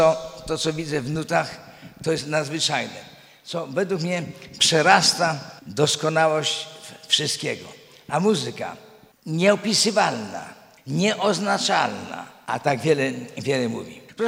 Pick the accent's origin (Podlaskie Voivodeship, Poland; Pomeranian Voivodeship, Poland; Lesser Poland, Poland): Podlaskie Voivodeship, Poland; Białystok; ja jestem białostoczaninem